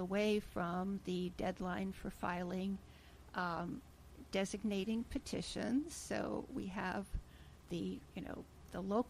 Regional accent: Holland, Michigan, United States; also born or lived in North Carolina, United States / New York, United States; Well, I grew up in Holland, Michigan.

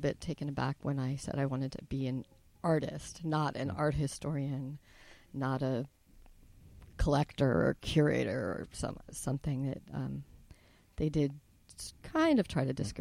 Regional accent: Manhattan, New York, United States; I grew up in Manhattan, so we were blocks from the Metropolitan Museum.

